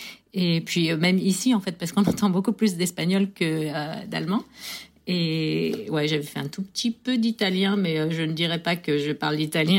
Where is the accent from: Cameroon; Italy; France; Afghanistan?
France; Pays de la Loire; moved away as an adult; Je viens de la Sarthe.